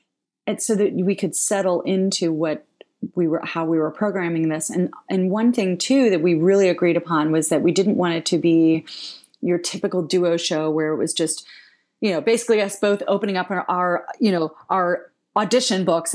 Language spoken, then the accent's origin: English; Ohio, United States; even though she's from Alabama and I'm from Ohio, we had very similar sensibilities